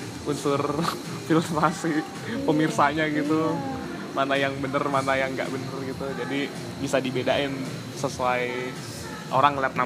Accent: Bekasi, West Java, Indonesia; Kira-kira kan gue dari Bekasi nih.

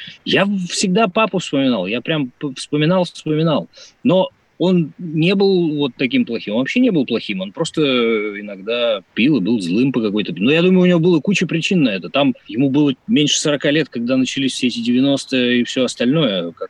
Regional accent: Izhevsk, Udmurtia, Russia; now in Moscow, Russia; Из Ижевска. Но я приехал сколько лет? 18 назад.

